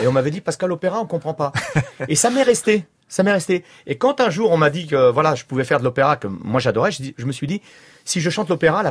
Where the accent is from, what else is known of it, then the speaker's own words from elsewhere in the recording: France; first language Sicilian; moi, ma première langue, c'est le sicilien. Puisque à la maison, tout le monde était sicilien, on parlait sicilien. Moi, je suis arrivé à la maternelle, je parlais presque pas français. J'ai appris le français à la maternelle.